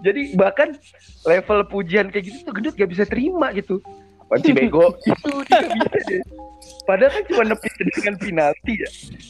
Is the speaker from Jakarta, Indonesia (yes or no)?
no; Malang, East Java, Indonesia; jujur ya, gue orang Malang, jauh dari tongkrongan